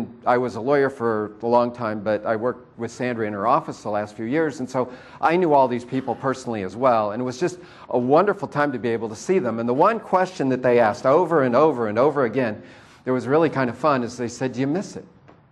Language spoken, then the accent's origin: English; Iowa, United States; now in Mesquite, United States; in Mesquite for about 3.5 years now. We came from Iowa.